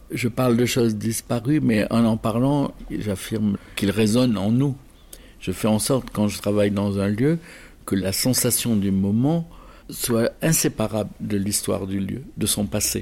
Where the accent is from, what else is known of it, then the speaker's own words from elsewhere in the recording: Nice, Provence-Alpes-Côte d'Azur, France; Vous savez, je suis de Nice